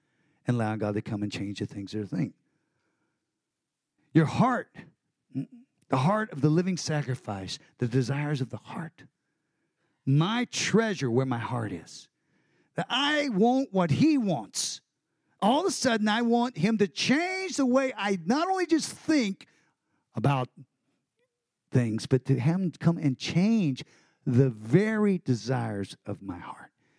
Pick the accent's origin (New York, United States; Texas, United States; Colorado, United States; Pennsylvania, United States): Texas, United States; because I'm a Texan. Why would I say that? That is stupid. But I'm very proud of it.